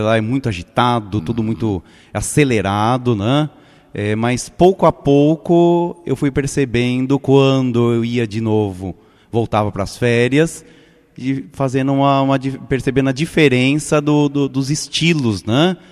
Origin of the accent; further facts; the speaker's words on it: São Paulo, Brazil; Eu sou paulistano, isto é, nascido na cidade de São Paulo, capital.